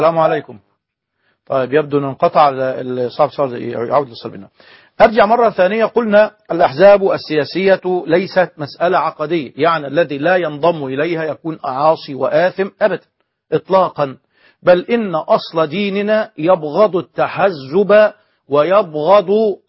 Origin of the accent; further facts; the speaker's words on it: Egypt; كما هو الحال عندنا في مصر وفي كثير من سائر البلدان العربية